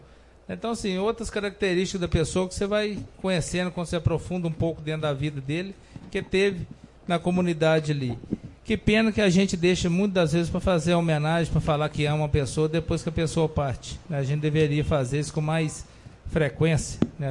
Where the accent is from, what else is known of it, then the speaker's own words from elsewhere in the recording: Córrego dos Teixeira, Brazil; born there; cumprimento a todos do Córrego dos Teixeira, onde que é a minha terra natal, onde que eu nasci.